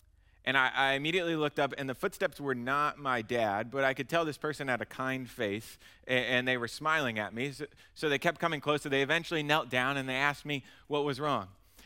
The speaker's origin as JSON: {"language": "English", "region": "Indiana", "country": "United States", "tie": "born or raised there", "said": "I grew up in Indiana and loved basketball."}